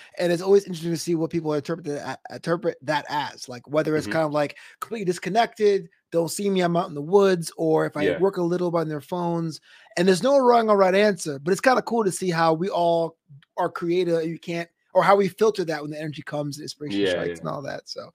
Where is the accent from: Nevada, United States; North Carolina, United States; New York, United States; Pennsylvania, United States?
New York, United States; New York City; Like, where I grew up in New York City, so hip hop was number one.